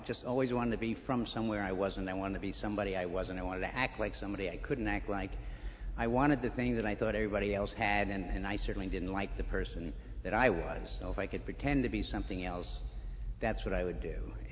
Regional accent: Flushing, New York, United States; born there; I was born here in New York City, actually out in Flushing, and I've spent the rest of my life telling people I'm from Western Long Island.

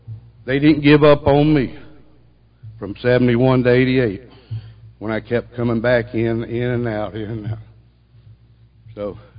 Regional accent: Havana, Florida, United States; I was born in North Florida, raised up in a little town called Havana, Florida. That's just north out of Tallahassee, about 12 miles from Georgia.

